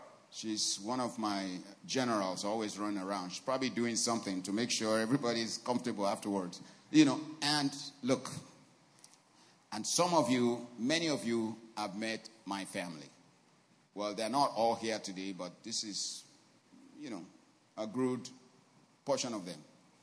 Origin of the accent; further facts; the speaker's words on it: Yorubaland, Nigeria; I mean, we're from different parts of the country. You know, I'm from Yoruba land.